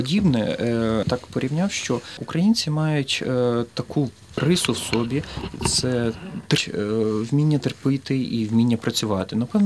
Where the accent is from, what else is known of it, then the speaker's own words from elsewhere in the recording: Lviv, Lviv Oblast, Ukraine; born there; Я народився у місті Львові. Це є найбільше місто Західної України і культурна столиця. Народився я 33 роки тому.